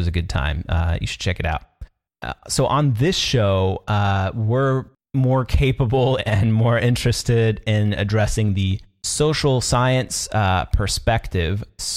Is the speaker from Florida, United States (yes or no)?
no; Washington, United States; He is an immigration attorney from my home state of Washington